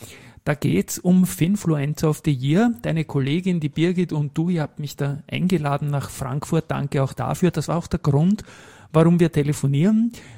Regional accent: Austria; weil ich denke, bei uns in Österreich, und da komme ich halt her, sind weder Männer noch Frauen an der Börse aktiv

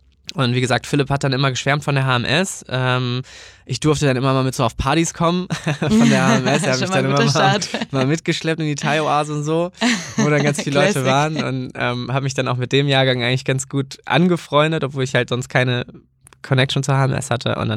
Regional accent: Schleswig-Holstein, Germany; moved away as an adult; Nee, ich komme eigentlich aus der Nähe von Kiel und bin dann nach dem Abi nach Bremen gegangen

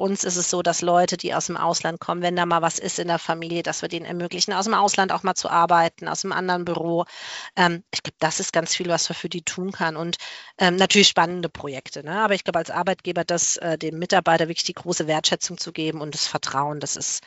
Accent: Germany; Ich bin selbst als Deutsche auch schon angeeckt

